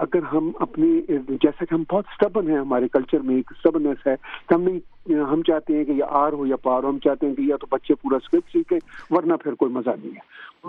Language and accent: Urdu; Punjab, Pakistan; Urdu is a second language; now in Canada; بنیادی طور پر میں پنجابی ہوں